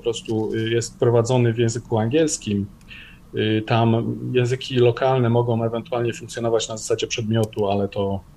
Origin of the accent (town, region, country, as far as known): Uganda; Polish is a second language